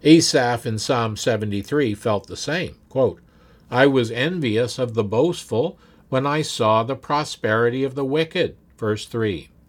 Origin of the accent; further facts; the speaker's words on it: Canada; Growing up in Canada